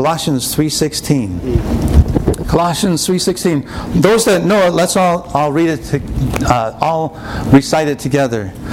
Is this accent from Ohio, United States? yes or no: no; Ann Arbor, Michigan, United States; I'm from Ann Arbor, Michigan. I have two sons.